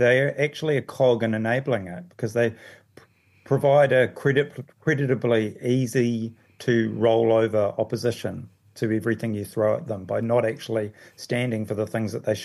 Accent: Dunedin, Otago, New Zealand; Brockville, the suburb that I used to look across from in my hometown in Dunedin.

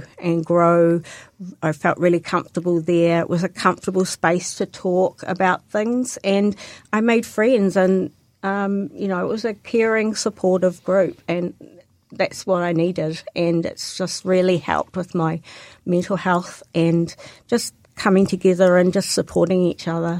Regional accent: Auckland, New Zealand; we grew up in Auckland. So Auckland's probably part of my life up there

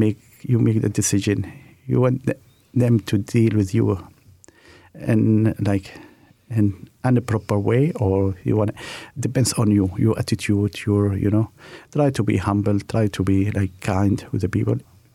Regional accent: Malaysia; now in New Zealand; because, you know, we came from Malaysia, hot weather to cold weather

